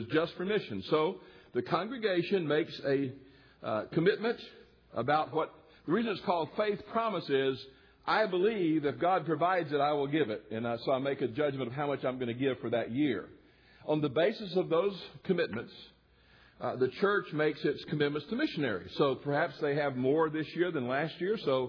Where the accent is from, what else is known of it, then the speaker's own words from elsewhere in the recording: the South, United States; Growing up in the South, I had relatives in Moultrie, Georgia. And my family was Baptist.